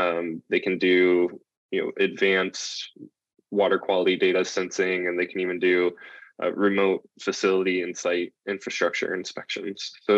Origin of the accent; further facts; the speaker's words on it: Midwest, United States; I grew up in the Midwest, very far away from being connected to the oceans